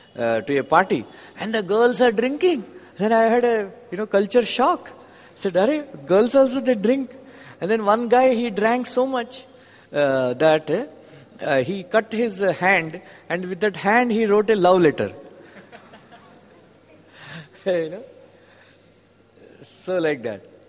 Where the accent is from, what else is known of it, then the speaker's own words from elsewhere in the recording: Visakhapatnam, Andhra Pradesh, India; Because I'm from Vishakhapatnam. It's a middle level city